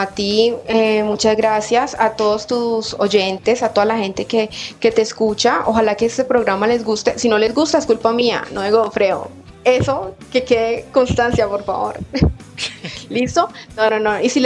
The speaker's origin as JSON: {"language": "Spanish", "country": "Colombia", "said": "Me gusta mucho el vallenato, obviamente. Soy colombiana, pero me gusta mucho también la salsa porque he crecido con ella."}